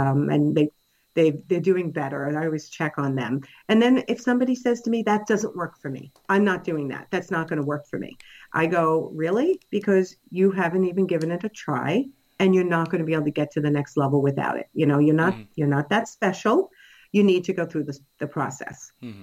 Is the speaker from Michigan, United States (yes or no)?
no; New York, United States; accent: New York; So I'm a New Yorker, if you haven't been able to tell by my accent.